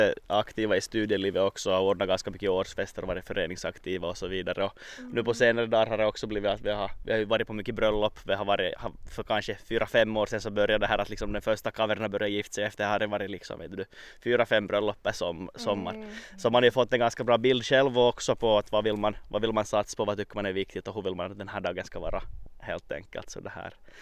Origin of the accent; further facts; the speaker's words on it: Kronoby, Central Ostrobothnia, Finland; now in Vaasa, Finland; alltså Idas partner, och jag är hemma från Kronoby, men vi bor ju tillsammans i Vasa centrum då.